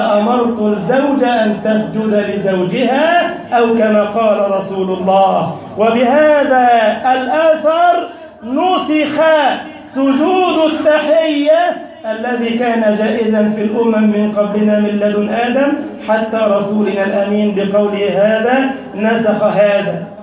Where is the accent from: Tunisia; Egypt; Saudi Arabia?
Egypt; اللهم انشر أمنك وأمانك في بلدنا مصر وسائر بلاد المسلمين